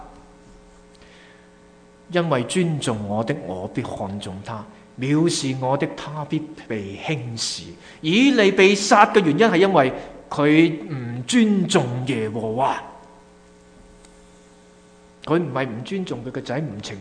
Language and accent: Cantonese; China; 当然呢句说话咧，啊，对于今日特别我哋中国人咧，系，哎，真系几困难嘅